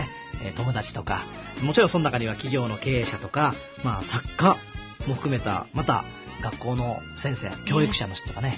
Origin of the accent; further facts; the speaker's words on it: Osaka, Japan; now in Tokyo, Japan; でも大阪から東京弁って言われるね。